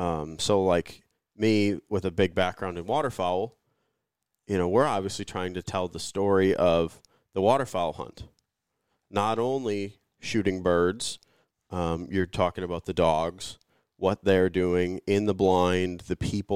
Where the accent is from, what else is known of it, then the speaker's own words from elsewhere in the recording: Wisconsin, United States; Hi, I'm from Wisconsin.